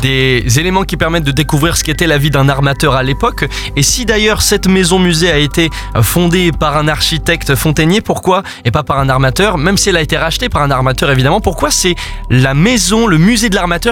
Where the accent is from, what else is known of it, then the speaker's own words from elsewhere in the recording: Le Havre, Normandy, France; Je ne dis pas ça parce que je viens du Havre évidemment